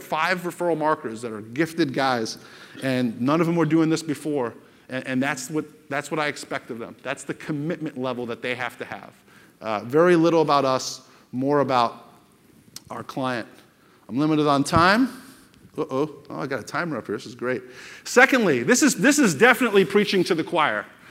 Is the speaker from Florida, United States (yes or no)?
yes; West Palm Beach, Florida, United States; As you know, we're from South Florida, West Palm Beach.